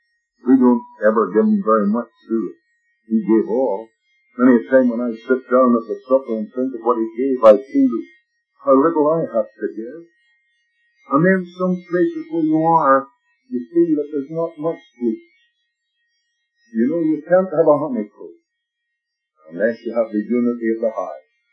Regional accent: Lurgan, Northern Ireland, United Kingdom; now in Canada; It's our nature, especially Irishmen. It's our nature. I know. I'm one of them. Maybe a Canadian, but I'm an Irishman.

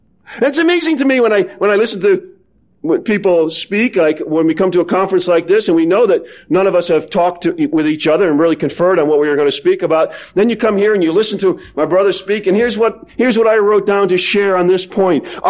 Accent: New England, United States; I'm from New England. In New England, we can talk a mile a minute.

